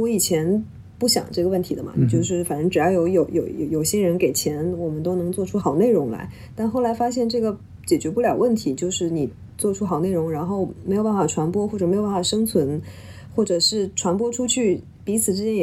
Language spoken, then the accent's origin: Chinese; Jiangsu, China; moved away as an adult; also born or lived in Guangzhou / Beijing; now in Hong Kong; 大学在中山大学在广州念的，我家乡在江苏。我其实是从香港开始我的工作的，所以我即便中间大概在北京住过两三年，作为那个 correspondent 住在北京